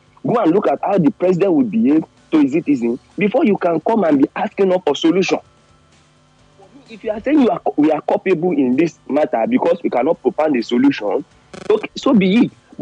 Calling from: Manchester, North West England, United Kingdom; Calling you from Manchester.

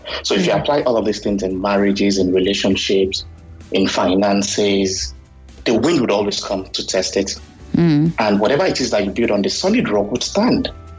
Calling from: Canada; I'm calling all the way from Canada.

